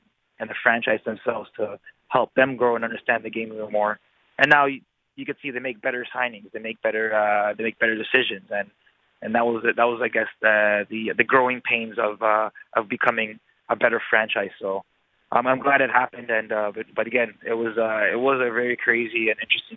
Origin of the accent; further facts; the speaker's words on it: Canada; But I'm honored too, you know, as a Canadian to leave that behind and to hopefully create something for the future.